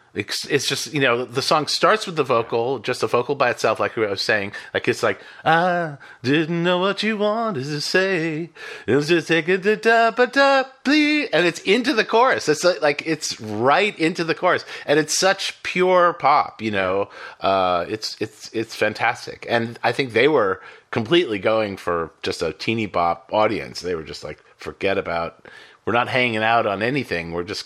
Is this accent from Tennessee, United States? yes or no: no; Boston, Massachusetts, United States; born or raised there